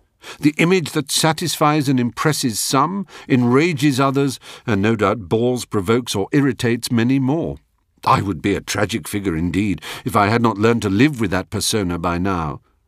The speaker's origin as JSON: {"language": "English", "region": "England", "country": "United Kingdom", "said": "I am English, tweedy, pucker, confident, establishment, self-assured, in charge."}